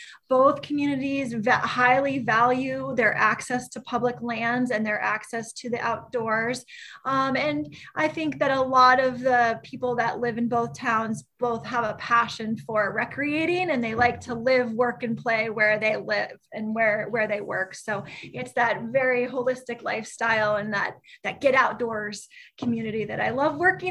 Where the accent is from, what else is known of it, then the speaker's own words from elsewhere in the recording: Vermont, United States; also born or lived in New Hampshire / Colorado; I'm originally actually from Vermont. I was raised in Vermont, New Hampshire, and spent some time going to college in Colorado and spent about 20 years in Colorado